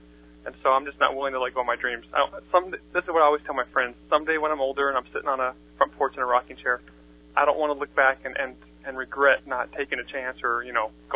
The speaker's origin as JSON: {"language": "English", "town": "Rialto", "region": "California", "country": "United States", "tie": "born or raised there", "also_born_or_lived": "Riverside", "said": "Southern California, mostly Rialto and Riverside."}